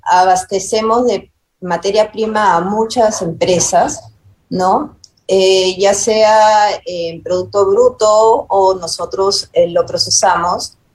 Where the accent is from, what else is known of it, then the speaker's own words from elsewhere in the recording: Peru; now in Temperley, Argentina; en la ciudad donde yo vivo en Temperlé, y bueno, hace 2 años, cuando menciono que soy peruana